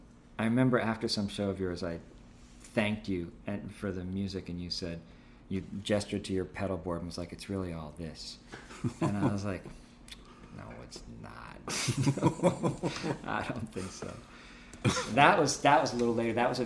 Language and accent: English; Brooklyn, New York, United States; I grew up in Brooklyn.